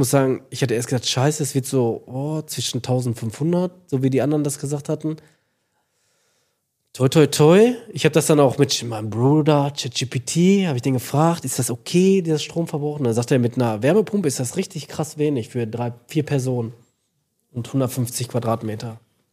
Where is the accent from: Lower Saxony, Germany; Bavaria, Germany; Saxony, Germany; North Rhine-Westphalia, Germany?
North Rhine-Westphalia, Germany; Hamm; Wir kommen ja eigentlich alle aus der Ecke